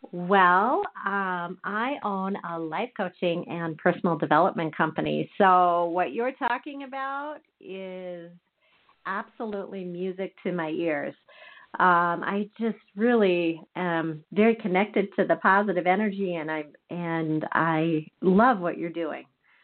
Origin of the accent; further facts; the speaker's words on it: Fargo, North Dakota, United States; I am from North Dakota, Fargo, North Dakota.